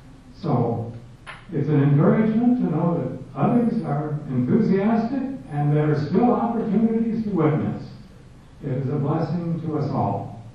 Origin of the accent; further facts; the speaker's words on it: Los Angeles, California, United States; from Los Angeles, Arena